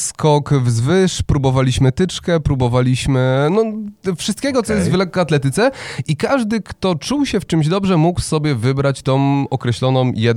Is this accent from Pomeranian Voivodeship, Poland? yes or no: no; Zielona Góra, Lubusz Voivodeship, Poland; jestem z Zielonej Góry. Urodziłem się na Podgórnej, każdy prawilny zielonogórzanin. No, ale miałem swoje przygody w życiu, gdzie wyjeżdżałem z tego miasta. Byłem w Żaganiu, później trochę w Gdańsku na chwilę się zatrzymałem